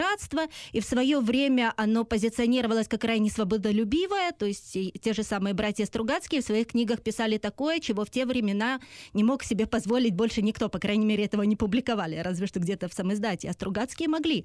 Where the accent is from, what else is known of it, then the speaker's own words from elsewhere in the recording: Crimea, Ukraine; Вот я пишу по-русски, да, и в то же время у меня проукраинская позиция. Я крымчанка